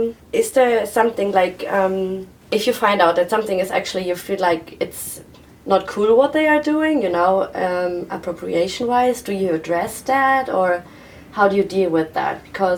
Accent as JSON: {"language": "English", "town": "Frankfurt", "region": "Hesse", "country": "Germany", "said": "I'm from Frankfurt, and it's the same sound."}